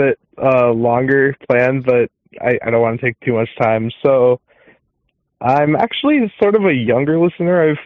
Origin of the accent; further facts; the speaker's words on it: Twin Cities, Minnesota, United States; This is I'm from the Twin Cities.